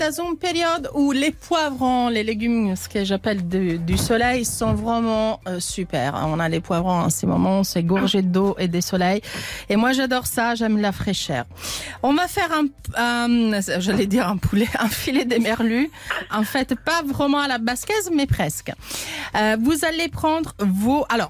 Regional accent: Italy; Non mais je suis italienne

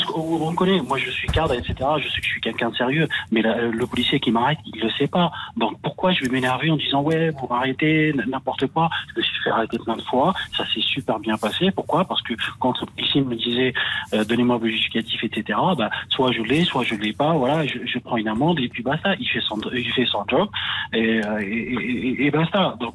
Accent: Algeria; je suis algérien.

